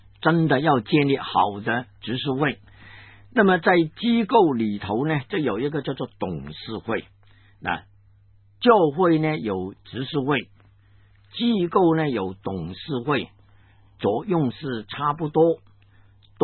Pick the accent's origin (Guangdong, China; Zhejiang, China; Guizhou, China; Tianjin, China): Guangdong, China; accent: Cantonese; first language Cantonese; Chinese is a second language; 炒鱿鱼啊，我们广东话说炒鱿鱼。